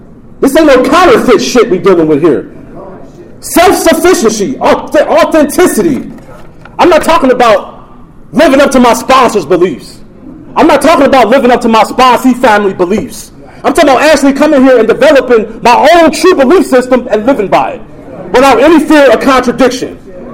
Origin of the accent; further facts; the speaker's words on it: Chicago, Illinois, United States; I grew up on the north side of Chicago. I'm from Rogers Park.